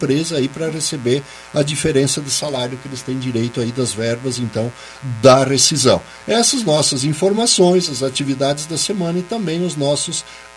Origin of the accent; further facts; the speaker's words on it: Brazil; de vergonha dizer que eu sou brasileiro